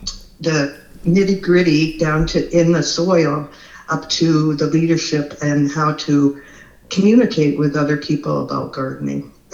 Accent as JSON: {"language": "English", "region": "Pennsylvania", "country": "United States", "tie": "born or raised there", "moved": "yes", "lives_now": "Montana, United States", "said": "I grew up in Pennsylvania, and my first job was to pick up fallen apples."}